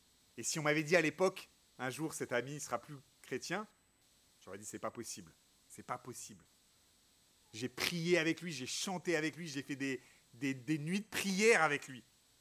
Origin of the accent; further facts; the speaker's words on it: France; Je suis français, blanc